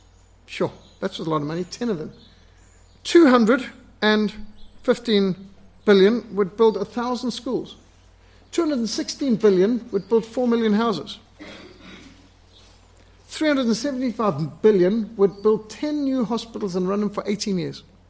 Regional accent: Zimbabwe; I was brought up with ticks in Rhodesia, that's very normal, so.

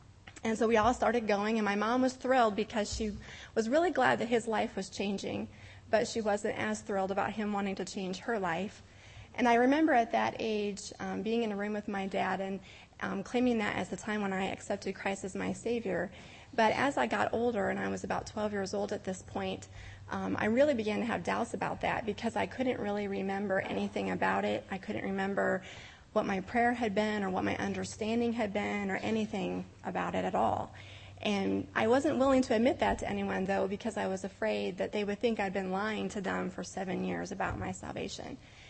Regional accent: Wisconsin, United States; Of course, growing up in Wisconsin, there's lots of dairy farms.

